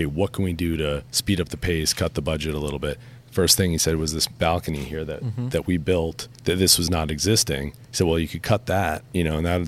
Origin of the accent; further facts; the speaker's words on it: Plainville, Massachusetts, United States; growing up in Plainville